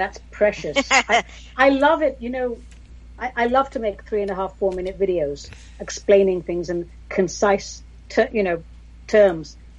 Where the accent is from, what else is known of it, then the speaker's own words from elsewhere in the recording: England, United Kingdom; I grew up in England